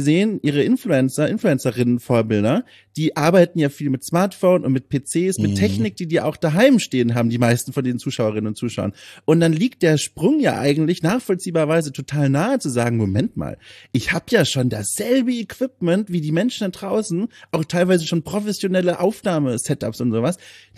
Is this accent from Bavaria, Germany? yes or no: yes; Bavaria, Germany; accent: Franconian; Ich komme ja aus Franken, aus Süddeutschland